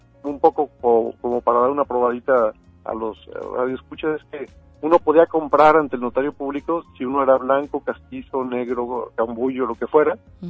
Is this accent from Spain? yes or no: no; Mexico; le han dado carácter a lo que hoy somos como mexicanos.